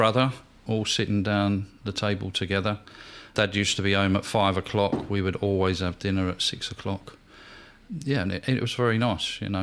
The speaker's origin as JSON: {"language": "English", "region": "London", "country": "United Kingdom", "tie": "born or raised there", "said": "I was born in the General Lyon Inn, which is part of St Thomas's Hospital. So I was facing Parliament straight away. I lived down the Woolworth Road"}